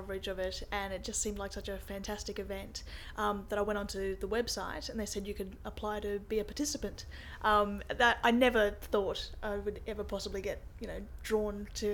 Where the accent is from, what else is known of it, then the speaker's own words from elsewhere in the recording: Rockhampton, Queensland, Australia; I grew up in Rockhampton, which is in central Queensland. It's a relatively small sort of town in Australian terms.